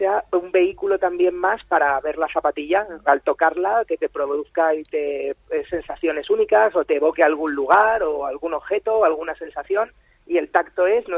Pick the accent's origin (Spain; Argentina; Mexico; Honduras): Spain; Alicante, Valencian Community; Además, nosotros somos alicantinos, y que es la tierra del calzado y referente mundial.